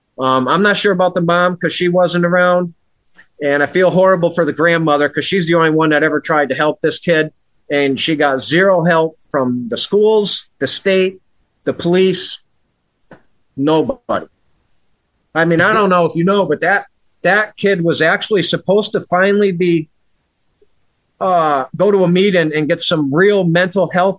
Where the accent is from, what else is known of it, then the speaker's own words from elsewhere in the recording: Massachusetts, United States; I put that on my my hometown page because my whole family lives in Massachusetts.